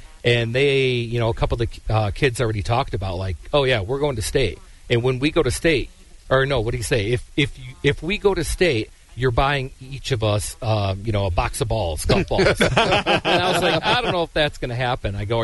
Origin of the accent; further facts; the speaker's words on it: Michigan, United States; I grew up in Michigan. Golf was a fall sport, so we got to practice all summer.